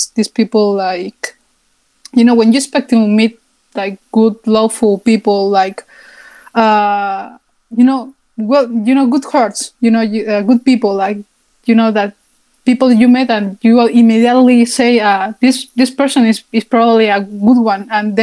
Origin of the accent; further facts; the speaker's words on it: Spain; hi, yes, I'm this person from Spain.